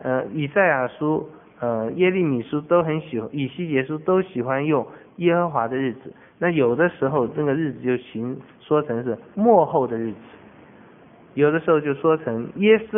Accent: Taiwan

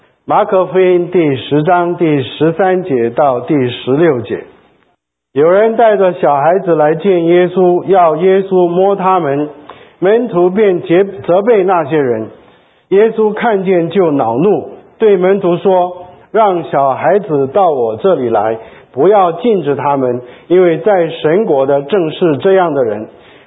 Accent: China; 我们这一代的中国人

